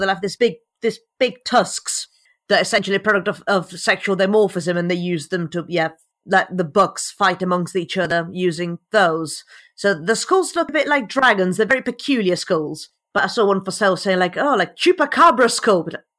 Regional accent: Sicily, Italy; English is a second language; moved away; I'm Sicilian. It's just like my accent is ever so slightly deceiving because I've lived here for about like 8 years or something.

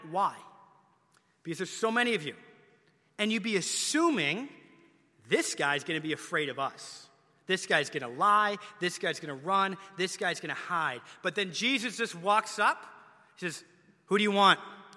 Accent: Canada; I grew up in Canada, so it's obligatory. I was in many skating lessons.

